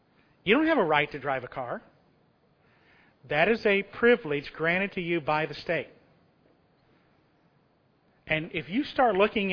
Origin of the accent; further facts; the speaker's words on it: United States; Part of the reason I don't like it is because I'm an American. I live in the land of the free and the home of the brave.